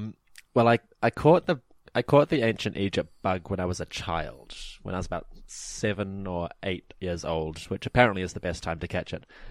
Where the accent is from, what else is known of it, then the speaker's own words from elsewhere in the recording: New Zealand; And apparently, you know, foreigners say I don't sound like a normal Kiwi. I don't quite have the right accent and all that.